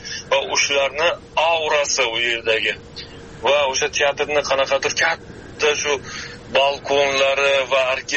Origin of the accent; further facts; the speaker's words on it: Nukus, Karakalpakstan, Uzbekistan; born there; Nukusda tug'ilganman.